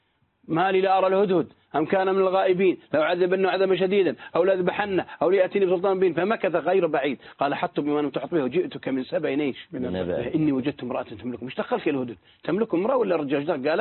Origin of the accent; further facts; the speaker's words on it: Al-Qassim, Saudi Arabia; ما يسمى عندنا في القصيم البعرصي